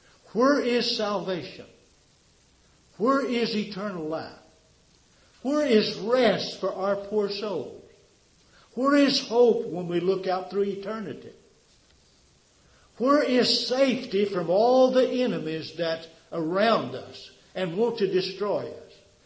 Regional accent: Tennessee, United States; I was raised down in Tennessee on a farm. My dad owned a little farm.

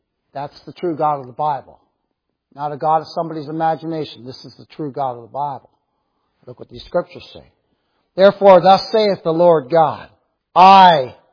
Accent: Canada; I'm Canadian and I'm with you all, you're American.

